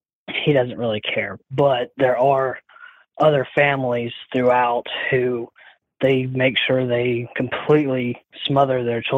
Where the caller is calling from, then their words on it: Alabama, United States; I'm calling from North Alabama.